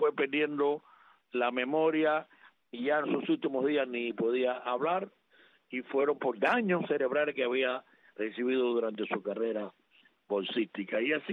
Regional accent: Cuba; now in Florida, United States; donde yo he vivido en 1980, que fue cuando yo emigré desde Cuba. Aunque soy médico en este país del 1984

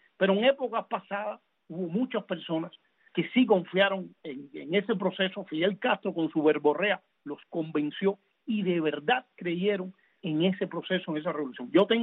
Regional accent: Cuba; moved away; cuando yo salí de Cuba

